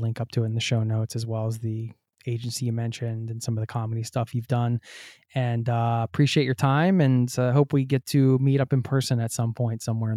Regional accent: Philadelphia, Pennsylvania, United States; I liked that you used Philadelphia, my hometown, as an alternate to New York City.

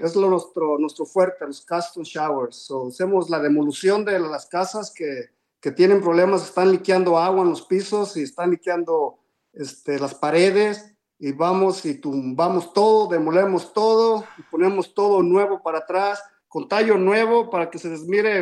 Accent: Guadalajara, Jalisco, Mexico; now in United States; De Guadalajara.

